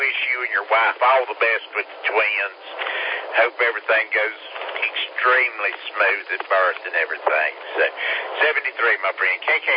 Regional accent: Ellenboro, North Carolina, United States; I'm from Ellenboro, North Carolina, and I'm mobile right now on 85.

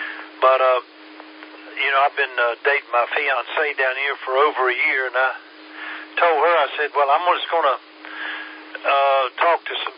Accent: Fancy Gap, Virginia, United States; I'm like I said, I'm from Fancy Gap, Virginia.

